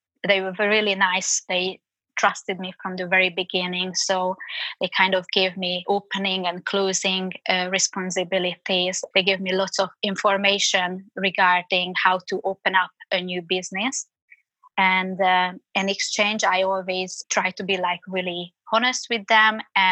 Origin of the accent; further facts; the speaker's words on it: Budapest, Hungary; now in London, United Kingdom; I grew up in Budapest. I had all my high school friends, university friends from there.